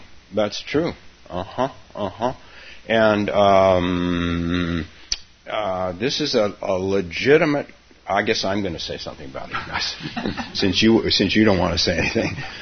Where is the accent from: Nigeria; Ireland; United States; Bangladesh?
United States; San Francisco, California; Well, see, I'm from San Francisco, so.